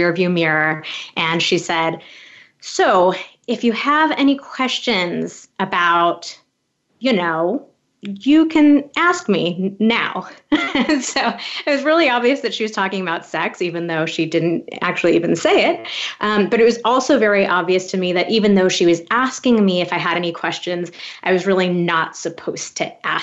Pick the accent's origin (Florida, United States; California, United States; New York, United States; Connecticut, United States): California, United States; I grew up in California, so it was pretty liberal